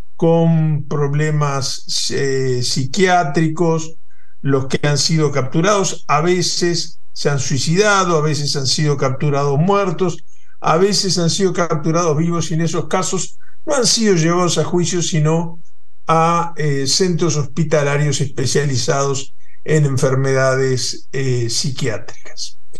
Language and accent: Spanish; Uruguay; desde Montevideo, como me gusta decir a mí, como buen uruguayo que quiere tanto a los hermanos argentinos, desde el otro lado del charco